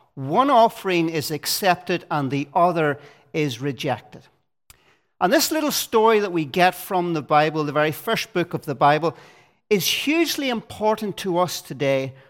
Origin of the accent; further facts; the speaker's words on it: Rathfriland, Northern Ireland, United Kingdom; I'm from Rathfrailin, and if you know anything about Rathfrailin, then you'll know that harvest is a big thing in that part of the world.